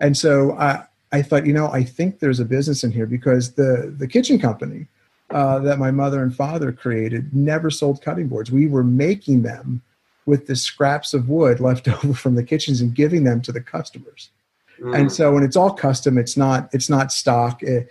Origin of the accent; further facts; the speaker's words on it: Pennsylvania, United States; my parents I'm from Pennsylvania.